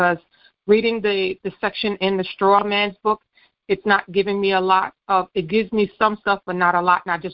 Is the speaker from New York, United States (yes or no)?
no; New Jersey, United States; I'm from New Jersey.